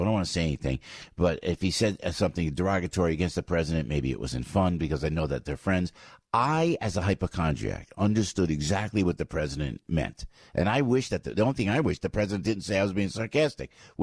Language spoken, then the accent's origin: English; United States; We're from New York and New Jersey, man.